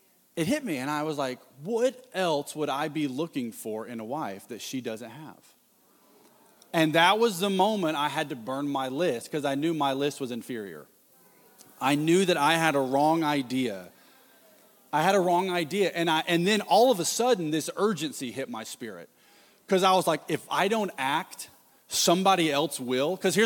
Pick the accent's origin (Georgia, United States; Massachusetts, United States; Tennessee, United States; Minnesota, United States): Tennessee, United States; We were in my hometown.